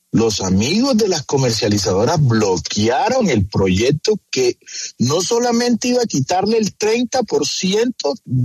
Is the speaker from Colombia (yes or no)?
yes; Caribbean Region, Colombia; que somos los costeños los más pobres, con nuestras calles que se encuentran en la oscuridad